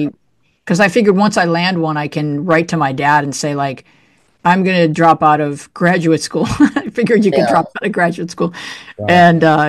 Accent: Williamsville, New York, United States; We grew up in suburban Buffalo, New York, a town called Williamsville.

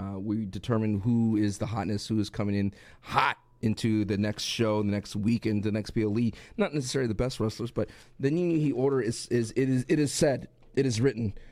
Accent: Texas, United States; NASA. I'm from Texas.

